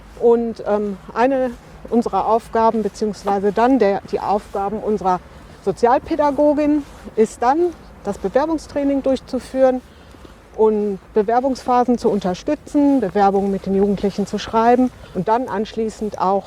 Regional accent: Bochum, North Rhine-Westphalia, Germany; born there; now in Bottrop, Germany; Ich bin noch 51 Jahre alt. Wohne seit 2012 in Bottrop. Bin gebürtige Bochumerin.

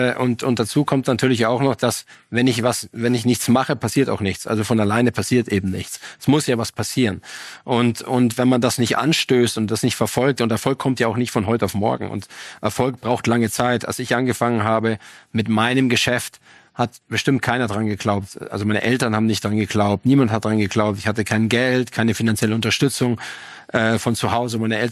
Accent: Germany; moved away; Ich bin jetzt nicht mehr so Deutschland verbunden, wie ich es mal damals war. Dennoch ist es meine Heimat

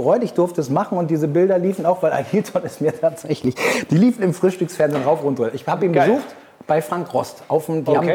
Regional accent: Argentina; und ich bin ja in Argentinien aufgewachsen.

